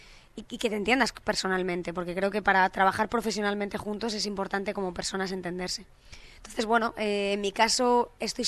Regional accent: Madrid, Community of Madrid, Spain; yo que soy madrileña

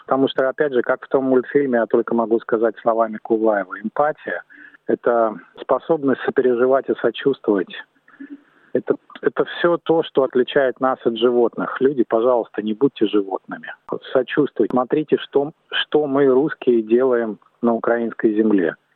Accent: Saint Petersburg, Russia; now in Sydney, Australia; я из Санкт-Петербурга. Я IT-инженер, который работает в одной из медицинских компаний здесь, в Сиднее. В Австралии я с 2008 года, уже 14 лет.

